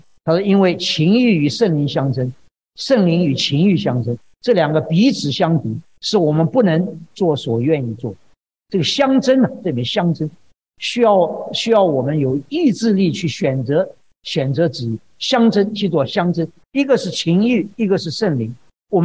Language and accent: Chinese; Taiwan; 我从台湾来的就晓得，我们在因为我住在左营，我们那个地方就海军的基地在附近